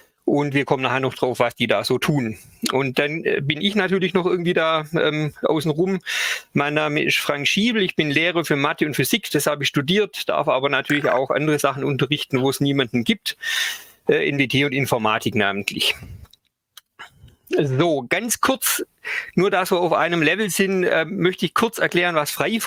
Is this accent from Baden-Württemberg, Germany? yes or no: yes; Baden-Württemberg, Germany; Ich bin Lehrer am Quenstedt-Gymnasium in Mössingen. Das ist ein bisschen südlich von Stuttgart, wie man meinem Dialekt wahrscheinlich auch entnehmen kann.